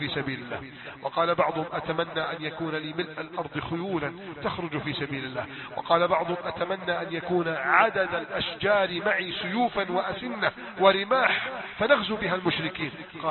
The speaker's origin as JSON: {"language": "Arabic", "country": "Egypt", "said": "اللهم إنا نسألك أن تصلح حال بلدنا مصر"}